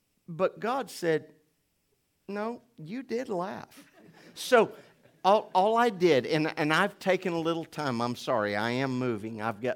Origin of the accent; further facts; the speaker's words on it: Oklahoma, United States; Because I was raised in the Oklahoma educational system where we still pay our landscapers more than our educators.